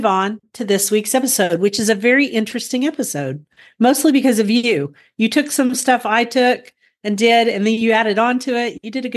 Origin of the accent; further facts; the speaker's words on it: Guthrie, Oklahoma, United States; from Guthrie, Oklahoma, where I garden an acre and a half out of 7.5 acres out in the country.